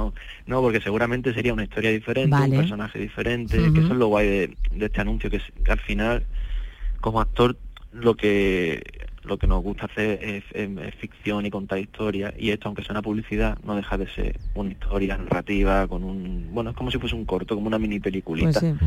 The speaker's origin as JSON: {"language": "Spanish", "region": "Andalusia", "country": "Spain", "said": "Yo soy de cerca de San Pedro Alcántara, que está cerca de Marbella."}